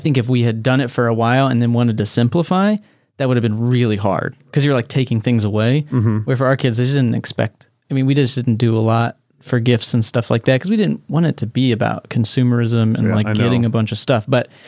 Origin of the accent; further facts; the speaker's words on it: Texas, United States; It was my first trip east of the Mississippi because I grew up in Texas.